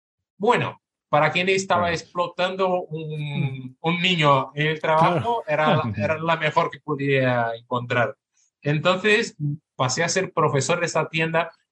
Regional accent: Brazil; moved away as an adult; now in Spain; Yo soy brasileño y trabajaba y ya había estudiado.

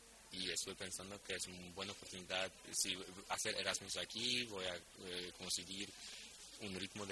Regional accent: Poland; Spanish is a second language; now in Spain; Soy de Polonia, es un poco difícil porque español es el idioma que no conozco muy bien. El tiempo caluroso aquí, en Polonia es mucho más frío

